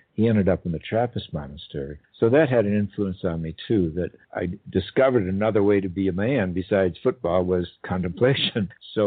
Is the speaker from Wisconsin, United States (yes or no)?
yes; Madison, Wisconsin, United States; Well, I grew up in Madison, Wisconsin.